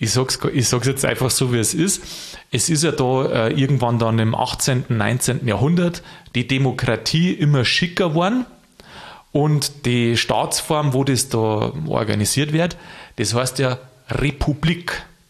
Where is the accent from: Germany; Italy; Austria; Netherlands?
Germany; Landshut, Bavaria; Und ich bin ja aus dem Landshut, der Landkreis.